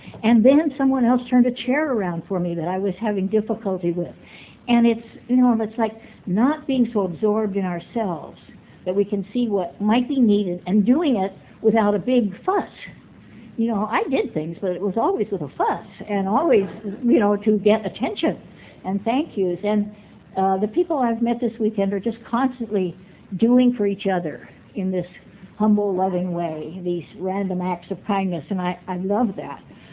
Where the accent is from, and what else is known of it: Spokane, Washington, United States